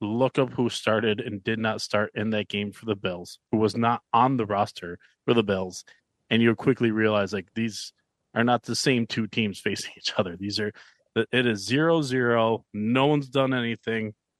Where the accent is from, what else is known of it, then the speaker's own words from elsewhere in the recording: Buffalo, New York, United States; they're my hometown team, so I root for them. I am a Buffalo Bandits fan.